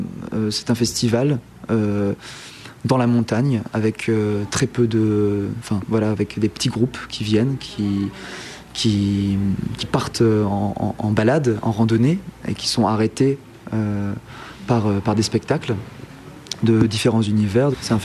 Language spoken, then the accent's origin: French; Hauts-de-France, France; j'ai 24 ans. Je suis originaire du Pas-de-Calais, je suis comédien.